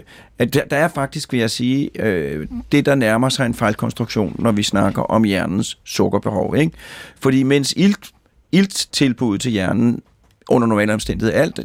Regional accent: Region of Southern Denmark, Denmark; det er vi danskere jo, altså syddanskere, vi er jo også gået fra det.

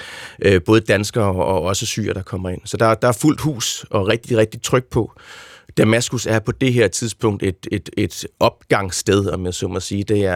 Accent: Darfur, Sudan; now in Denmark; nu kommer jeg fra Darfur

